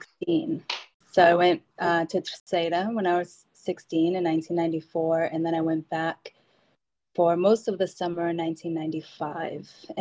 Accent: Taunton, Massachusetts, United States; Well, I grew up in Taunton, Massachusetts. My father would go back to the Azores quite often, so I would see a lot of pictures.

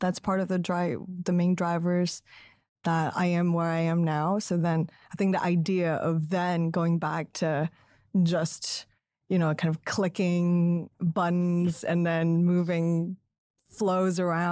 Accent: Guangzhou, Guangdong, China; the language I prefer to speak is very different from the local Cantonese culture. So even though I was born and raised in Guangzhou, a lot of my Canto friends said, oh, you know, you're not really Canto.

